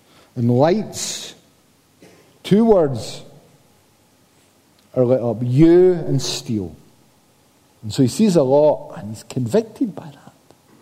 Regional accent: Paisley, Scotland, United Kingdom; He was good. I'm from Paisley, and he was good.

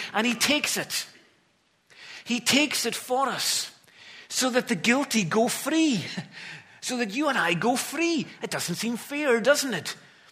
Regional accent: Scotland, United Kingdom; being Scottish rugby fans, you know, our expectations have to be tempered with reality, don't they?

